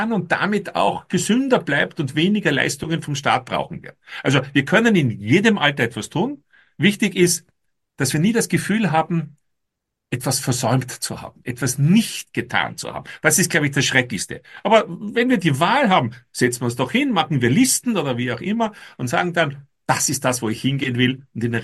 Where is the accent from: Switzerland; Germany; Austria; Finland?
Austria; ich bin Österreicher